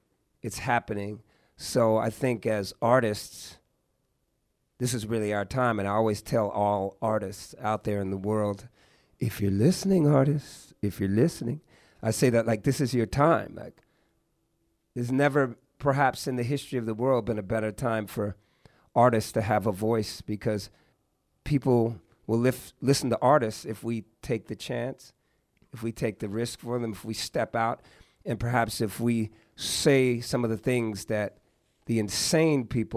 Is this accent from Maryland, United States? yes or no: no; California, United States; And that's kind of the way I lived my life growing up in the Bay Area. And being the eighth of 14 kids